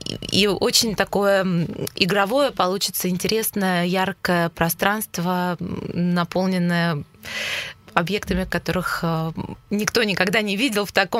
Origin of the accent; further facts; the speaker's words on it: Moscow, Russia; Да, я из Москвы.